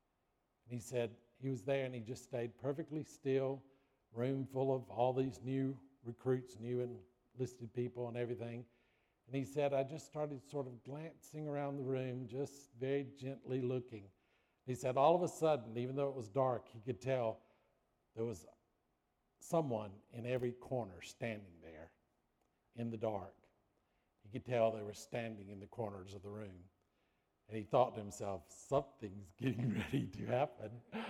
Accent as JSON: {"language": "English", "region": "South Carolina", "country": "United States", "said": "well, I'm from South Carolina, so I don't know what waiting on the Chinook means."}